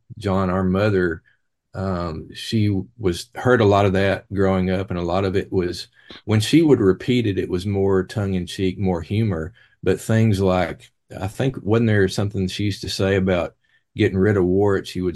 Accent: Arkansas, United States; Of course, mine and Johnny's ancestors, we grew up in Arkansas, but our ancestors basically migrated from that area.

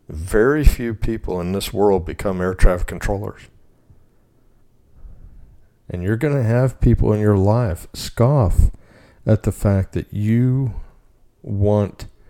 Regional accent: Oklahoma City, Oklahoma, United States; I was from Oklahoma City.

